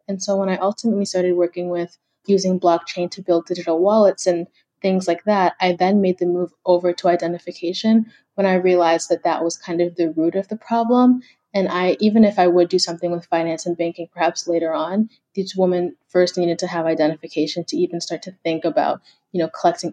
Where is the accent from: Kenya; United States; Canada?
Kenya; I'm from Kenya, so I have a lot of family back home.